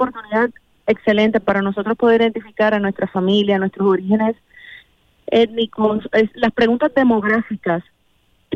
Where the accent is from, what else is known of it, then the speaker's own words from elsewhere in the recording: Puerto Rico; yo soy puertorriqueña, y nosotros, ¿verdad? Nosotros venimos de los blancos españoles, de los africanos, de la costa este del continente africano, y nuestros indios taínos